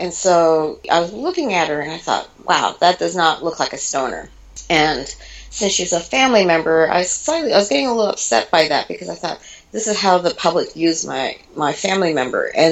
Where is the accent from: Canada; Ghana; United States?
Canada; Toronto, Ontario; I'm Canadian, Chinese Canadian, and so I grew up in Toronto.